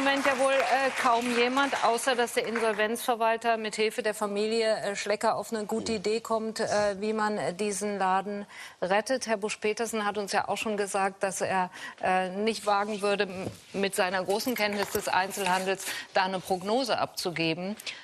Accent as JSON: {"language": "German", "town": "Cologne", "region": "North Rhine-Westphalia", "country": "Germany", "said": "Aus Köln."}